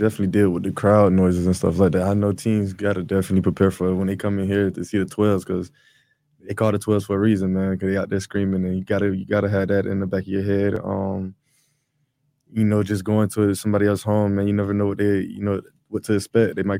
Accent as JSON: {"language": "English", "region": "Florida", "country": "United States", "tie": "born or raised there", "said": "Growing up in Florida, man, that's all. It's competition down there, man."}